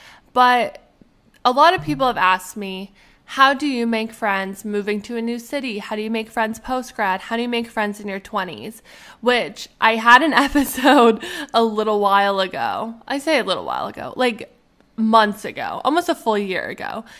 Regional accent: Alberta, Canada; moved away as an adult; also born or lived in Arizona; now in Pittsburgh, United States; When I was 20 years old, I think, I moved from Alberta, Canada. I moved to Arizona to go to school. I did my undergraduate there. And then recently, I just moved to Pittsburgh in August, and I'm currently living here

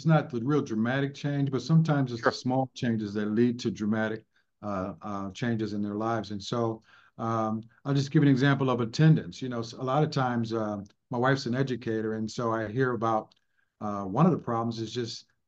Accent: East Cleveland, Ohio, United States; So I was raised in East Cleveland, and it was a great, people hear East Cleveland and they want to, immediately think of negative thoughts, but when I was growing up there, East Cleveland was a wonderful place to live.

